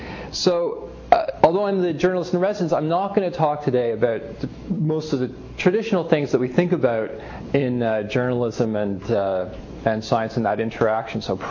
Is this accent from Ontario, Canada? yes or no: yes; Ottawa, Ontario, Canada; I'm from Ottawa, Canada, and here until the middle of December as the journalist in residence